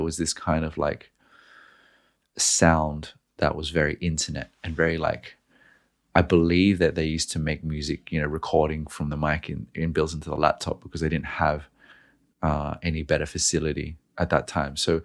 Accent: Knoxville, Tennessee, United States; as an American, as a Texan from Austin, Tennessee, Knoxville, Tennessee, apologies

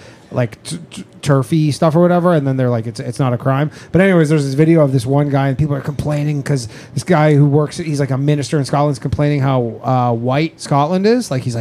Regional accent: Canada; It's hard for me as a Canadian to hear.

